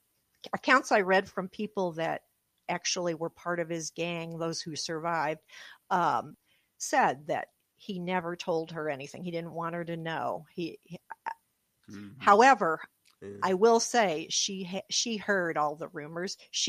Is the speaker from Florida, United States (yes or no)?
no; Missouri, United States; So I started researching, looking for women who had some sort of a tie to my home state.